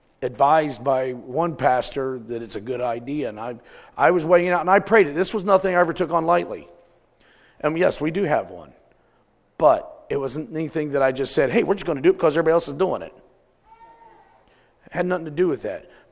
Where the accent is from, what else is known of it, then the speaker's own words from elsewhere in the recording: Cleveland, Ohio, United States; also born or lived in West Virginia; And then beyond that, I came from Cleveland. So I didn't have a whole lot of good association. Before that, I came from the hills of West Virginia.